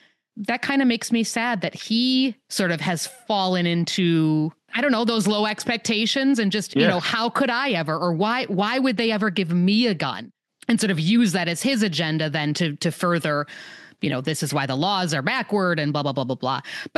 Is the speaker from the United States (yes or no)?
yes; Wisconsin, United States; I grew up in Wisconsin, where they were part of the culture, deer hunting especially, but they weren't really part of my family culture.